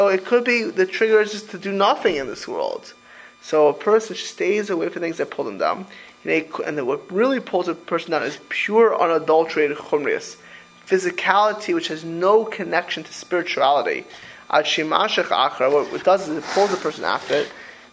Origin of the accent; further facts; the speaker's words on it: Miami Beach, Florida, United States; Some people, listen, I grew up in Miami Beach.